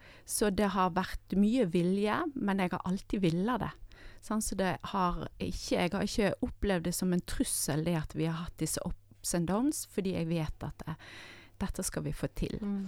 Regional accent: Stavanger, Rogaland, Norway; born there; also born or lived in Stord / Askøy / Bergen; Ja, jeg kommer fra Vestlandet, for jeg er født i Stavanger, jeg har bodd på Stord, jeg har en mor fra Haugesund, jeg har bodd på Askøy, og jeg har faktisk bare bodd i Bergen etter at jeg gifte meg med Einar, for 23 år siden.

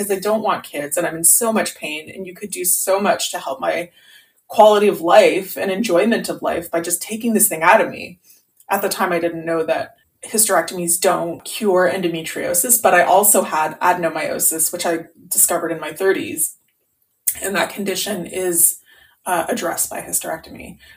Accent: Quebec, Canada; You know, I'm from Quebec. I'm from a place where there are almost no family doctors, it seems.

